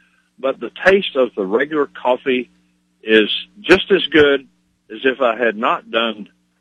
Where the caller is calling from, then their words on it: Tyler, Texas, United States; I'm calling from Tyler.